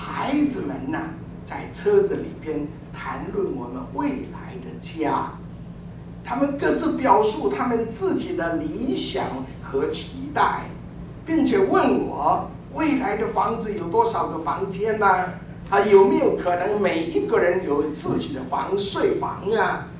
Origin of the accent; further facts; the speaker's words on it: Taiwan; now in United States; 那他们邀请我们从台湾来，在美国总会呢做总会的代表